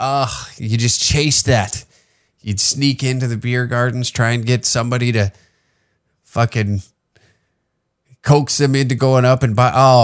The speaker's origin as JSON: {"language": "English", "town": "Taber", "region": "Alberta", "country": "Canada", "tie": "born or raised there", "said": "I grew up in Taber, Alberta."}